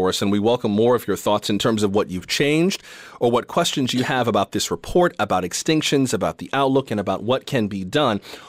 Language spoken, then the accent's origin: English; Florida, United States; Like, I grew up in South Florida